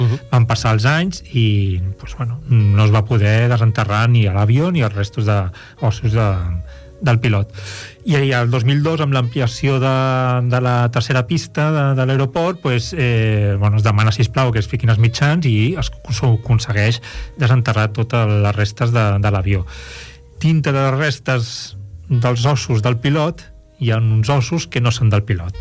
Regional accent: El Prat de Llobregat, Catalonia, Spain; on he sigut jo tota la vida, he crescut al Prat

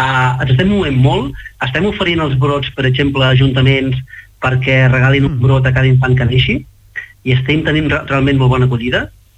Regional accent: Santa Coloma de Queralt, Catalonia, Spain; Un és, som de Santa Coloma de Queralt

